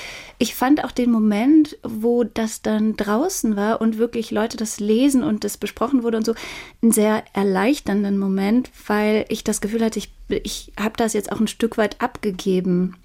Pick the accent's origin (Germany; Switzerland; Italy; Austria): Germany; Cologne, North Rhine-Westphalia; Und so als Kölnerin hat man diesen Windmuskel irgendwie nicht.